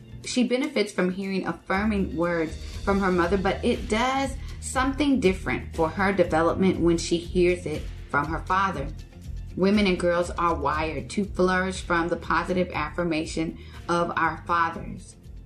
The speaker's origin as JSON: {"language": "English", "region": "Texas", "country": "United States", "said": "It happened to me one summer in Texas. I'm originally from Texas, and if you have ever spent any time there in the summer, you know that the heat is dry and all-consuming."}